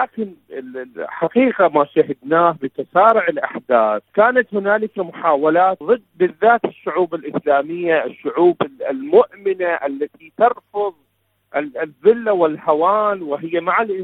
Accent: Iraq; شكرا جزيلا لكم، … من العراق.

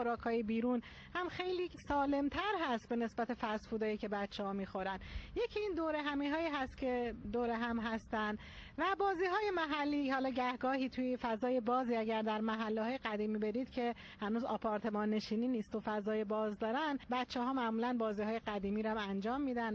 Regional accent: Bandar Abbas, Hormozgan, Iran; اهل بندرعباس

